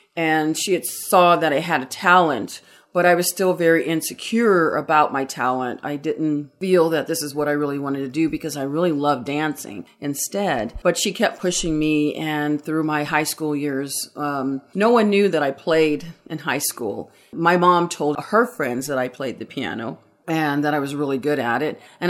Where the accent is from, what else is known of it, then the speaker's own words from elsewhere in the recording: Pasadena, California, United States; also born or lived in Los Angeles; I was raised in Los Angeles to the age of 7, and then my parents divorced, and my mom moved us to Pasadena, Altadena area.